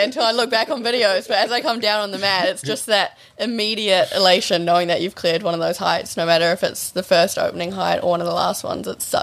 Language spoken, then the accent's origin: English; New Zealand; I mean, I am a Kiwi, don't worry.